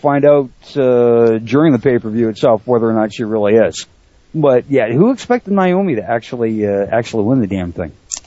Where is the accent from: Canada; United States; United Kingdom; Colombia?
Canada; And you pick on my accent because I'm Canadian.